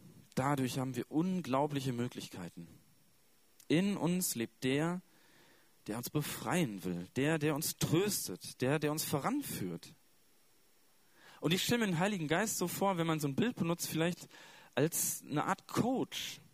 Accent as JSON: {"language": "German", "town": "Münster", "region": "North Rhine-Westphalia", "country": "Germany", "said": "komme wieder hier nach Remscheid oder nach Münster, wo ich herkomme"}